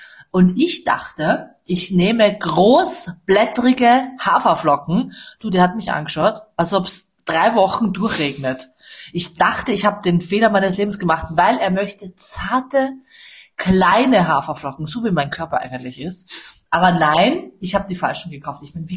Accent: Vienna, Austria; Ich bin ja Wienerin, wie ihr wisst. Ich bin ja wirklich waschechte Wienerin.

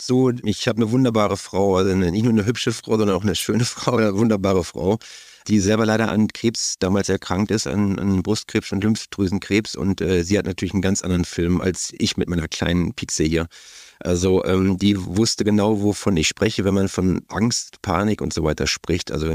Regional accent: Beelen, North Rhine-Westphalia, Germany; Wir sind in der Kindheit groß geworden in Beelen, in der Nähe von Warendorf.

